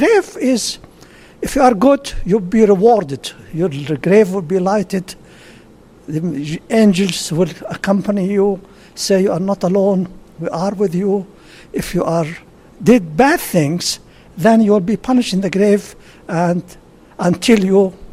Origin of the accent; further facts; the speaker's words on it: Houston, Texas, United States; English is a second language; When I am from Houston, so I lived that scandal of Enron.